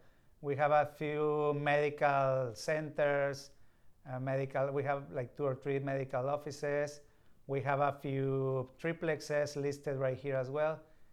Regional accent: Mexico; now in Houston, United States; I'm from Mexico, so it's a little different over there.

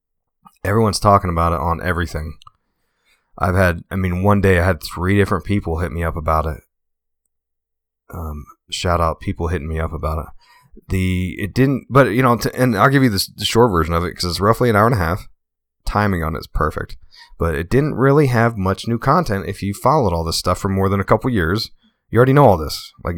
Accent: New Jersey, United States; You know, I grew up back there near the Jersey Shore, so I have an affinity for it.

